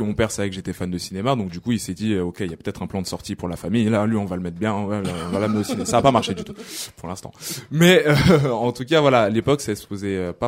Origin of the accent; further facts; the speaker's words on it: Lyon, Auvergne-Rhône-Alpes, France; En plus, à la base, je viens de Lyon.